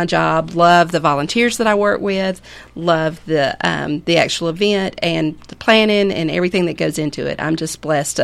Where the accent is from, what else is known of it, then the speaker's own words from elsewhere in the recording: Douglasville, Georgia, United States; now in Macon, United States; I was born and raised in Douglasville, Georgia.